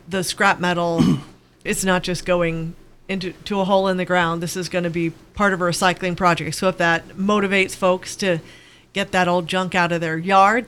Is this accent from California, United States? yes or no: yes; California, United States; now in Valdez, United States; but in other places, like I'm from California, you pay for everything.